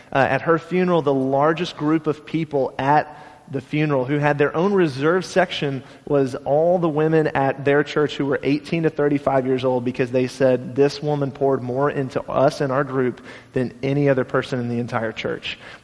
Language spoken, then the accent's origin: English; Nashville, Tennessee, United States; we're going to go to where I grew up in Nashville, Tennessee.